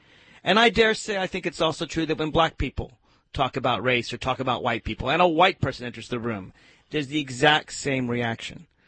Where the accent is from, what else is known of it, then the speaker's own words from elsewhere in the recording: Nashville, Tennessee, United States; I grew up in Nashville, Tennessee. I'm a third-generation Southerner.